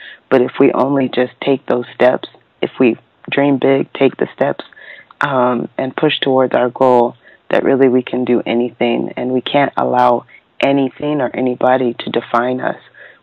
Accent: Nigeria; moved away; also born or lived in Toronto; I actually was born in Toronto, Ontario, Canada. But my parents were studying there. So I just happened to be born while they were there on some studies. And then a couple months after I was born, I went back to Nigeria with them.

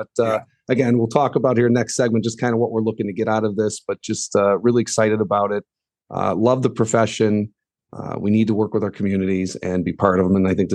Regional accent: Tinley Park, Illinois, United States; So I grew up in Tinley Park, Illinois, so South Side. My dad was a police officer in Tinley Park.

